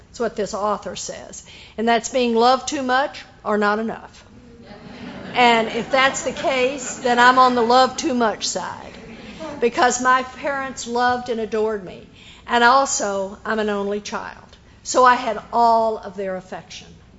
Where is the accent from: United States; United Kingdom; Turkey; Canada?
United States; Texas; I'm a Southern girl. I was born and raised in Texas. I am a Southern girl.